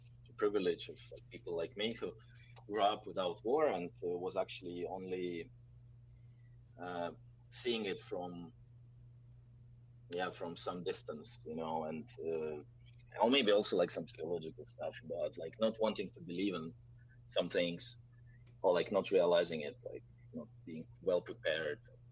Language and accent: English; Russia; English is a second language; moved away as an adult; I grew up in Russia. Like, I'm Russian.